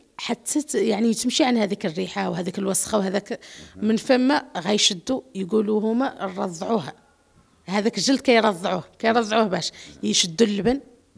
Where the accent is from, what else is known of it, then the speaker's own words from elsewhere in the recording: Dakhla-Oued Ed-Dahab, Morocco; مازالت مستمره عندنا في الصحراء